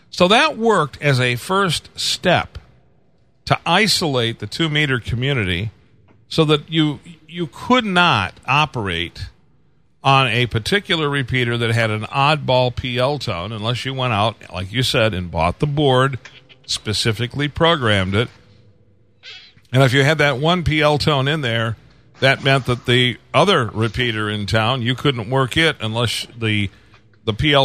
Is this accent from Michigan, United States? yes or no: yes; Detroit, Michigan, United States; now in Lebanon, United States; here I am in Lebanon, Tennessee, you know. And I said, well, originally I'm from Detroit.